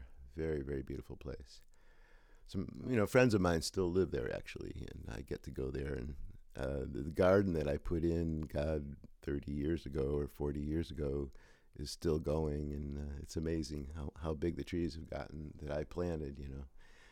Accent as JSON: {"language": "English", "town": "Chicago", "region": "Illinois", "country": "United States", "tie": "born or raised there", "said": "I mean, I grew up in Chicago, in the city"}